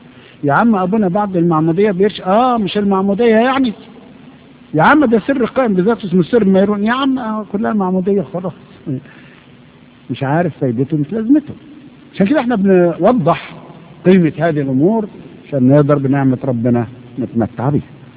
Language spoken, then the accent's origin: Arabic; Egypt; أنا أعرف ناس عندنا في مصر جهلة لا يعرفون القراءة والكتابة